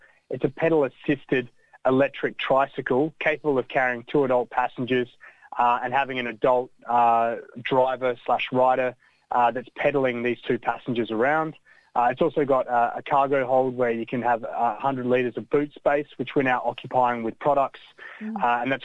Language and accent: English; Adelaide, South Australia, Australia; also born or lived in Stockholm, Sweden; now in Melbourne, Australia; Yeah, so I grew up in Adelaide. I was born in Stockholm, but my family migrated to Australia back in 89 when I was about 5 years old. Mm-hmm. So I call Adelaide home